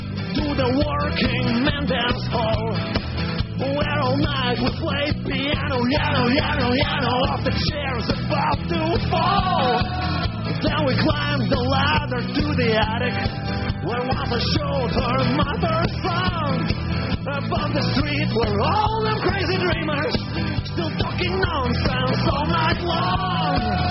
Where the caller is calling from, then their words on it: Pavlovsky Posad, Moscow Oblast, Russia; я из Павловского посада